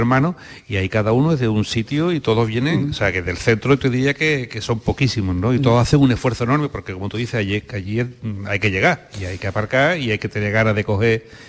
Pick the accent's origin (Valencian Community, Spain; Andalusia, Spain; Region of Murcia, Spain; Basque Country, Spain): Andalusia, Spain; Gerena; Yo soy de Gerena y soy de nacimiento de la hermandad de la Veracruz de Gerena